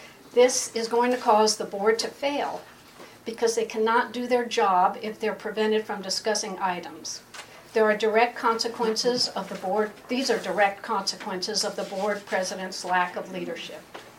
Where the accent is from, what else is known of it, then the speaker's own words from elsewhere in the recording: Garden Valley, California, United States; I'm from Garden Valley.